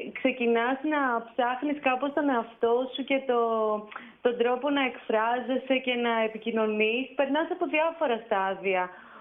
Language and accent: Greek; Avdira, Eastern Macedonia and Thrace, Greece; Και το τελευταίο 1,5 χρόνο ζω στα Άβδυρα, που είναι το χωριό μου στην Ξάνθη.